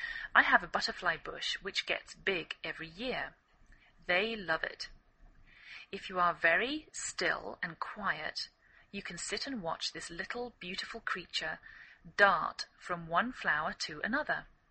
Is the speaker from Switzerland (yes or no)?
no; England, United Kingdom; now in United States